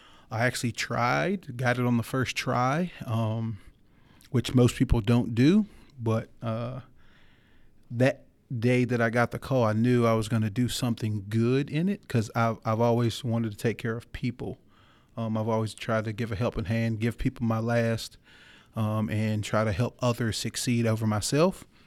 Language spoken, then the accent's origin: English; Virginia, United States; I also was born and raised in Henrico County, graduated from Mills Godwin. So I did see public safety growing up.